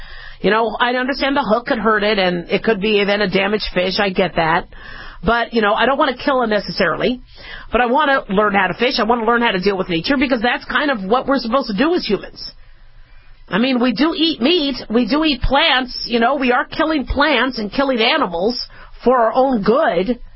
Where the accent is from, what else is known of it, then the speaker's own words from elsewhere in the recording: California, United States; born there; Well, I didn't grow up in California, but I was born there, and my parents moved a lot.